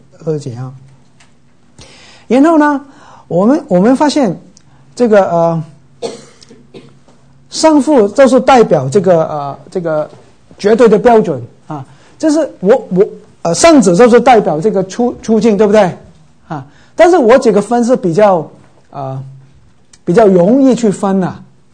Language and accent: Chinese; Guangdong, China; accent: Cantonese; 我们广东话说一直找